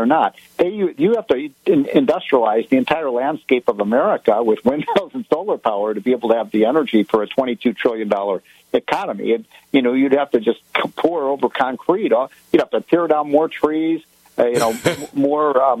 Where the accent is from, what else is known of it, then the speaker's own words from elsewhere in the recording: Chicago, Illinois, United States; I remember like it was yesterday, the 1970s, when growing up in Chicago.